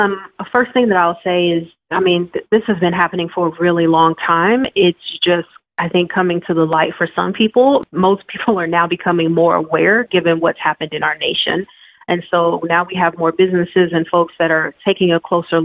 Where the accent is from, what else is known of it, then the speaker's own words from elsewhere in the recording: Louisiana, United States; also born or lived in Mississippi; I was born in Mississippi, grew up in Louisiana, and my heart's desire was always to go back south.